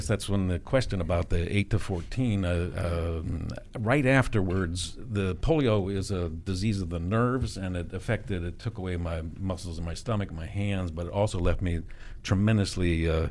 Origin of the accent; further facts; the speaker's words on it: New London, Connecticut, United States; born there; also born or lived in McLean, Virginia; I was born in New London, Connecticut, but have lived in McLean area, McLean Tyson's Corner, since 1950.